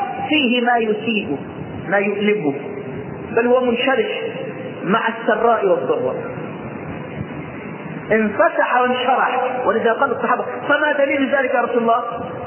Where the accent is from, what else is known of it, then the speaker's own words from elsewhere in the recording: Egypt; الجنيهات كان زمان في عندنا في مصر الجنيه ذهب